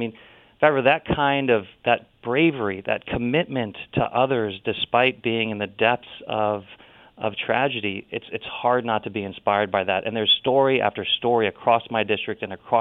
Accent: Ohio, United States; As a result, I vaguely look Hawaiian, but I'm from Ohio.

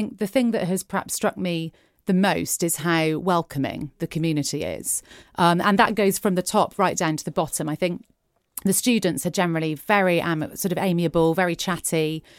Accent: Bristol, South West England, United Kingdom; I'm a Bristolian, so very proudly so. I was born in Bristol back in 84

